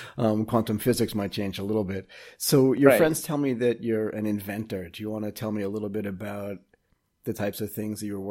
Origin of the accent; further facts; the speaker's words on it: Boston, Massachusetts, United States; My family's from Boston. My mom and dad grew up there. I grew up in Boston and I went to college in Connecticut.